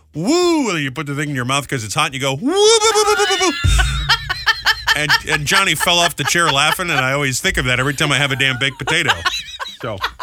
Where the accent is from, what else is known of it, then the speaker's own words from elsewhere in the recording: New England, United States; I abandoned my hometown team growing up in New England.